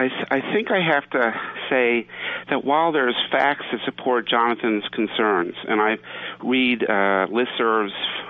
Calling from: Brookline, Massachusetts, United States; I'm calling from Brookline, Massachusetts. I'm a Jew.

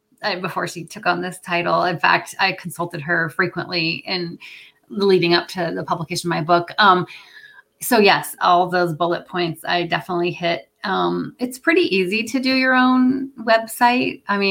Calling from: Seattle, Washington, United States; I'm coming in from Seattle, FYI. So West Coast, East Coast.

